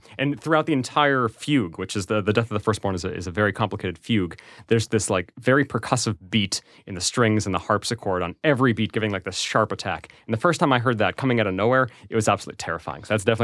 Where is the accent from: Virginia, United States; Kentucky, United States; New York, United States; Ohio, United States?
Ohio, United States; Amberley Village; I actually encountered the piece for the first time when I was pretty young, growing up in Amberley Village, which has a very large Jewish community.